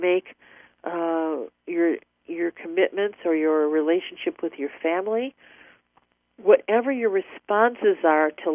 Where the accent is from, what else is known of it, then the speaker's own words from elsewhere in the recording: Euclid, Ohio, United States; I originally grew up, for those people who live in Ohio or who live in the Cleveland area, I grew up in Euclid on east to 66th Street, and then moved to Lake Zeman